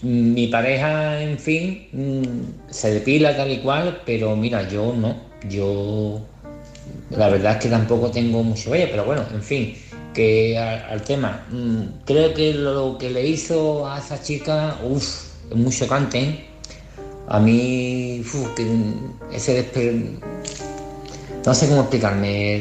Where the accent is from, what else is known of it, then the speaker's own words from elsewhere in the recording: Seville, Andalusia, Spain; de Sevilla.